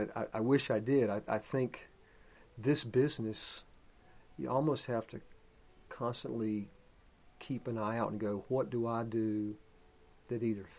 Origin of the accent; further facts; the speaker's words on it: North Carolina, United States; so I grew up listening in North Carolina to everything, to Christian hymns, to Motown, to … to hillbilly music, to everything.